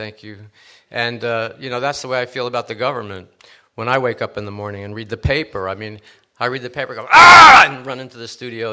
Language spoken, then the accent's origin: English; New York City, New York, United States; I grew up in New York City and on the upper left side of Manhattan.